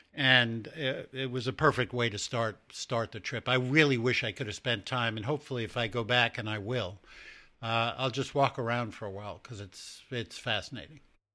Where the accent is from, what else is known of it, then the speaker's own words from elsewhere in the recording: New York, United States; I grew up in New York, and there's a cemetery on the way into the city from Long Island that is huge.